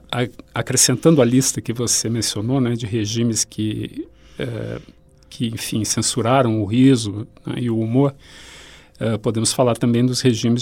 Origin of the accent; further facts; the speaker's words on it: Rio Grande do Sul, Brazil; also born or lived in Italy; eu vivi na Itália, então tenho muita referência do italiano, né? Também na minha região, sou gaúcho, também com muita influência de descendentes italianos